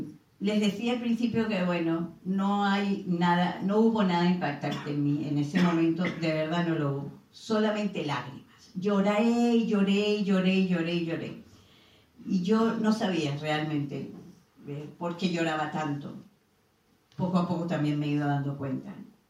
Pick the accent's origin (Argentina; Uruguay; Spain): Spain; born there; moved away; Y me vine con mis niñas, con mi nietecita a España. Retorné a mi casa, a mi tierra. Yo nací aquí.